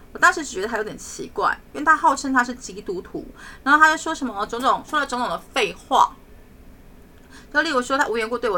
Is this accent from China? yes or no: no; Taiwan; 因为我们是台湾人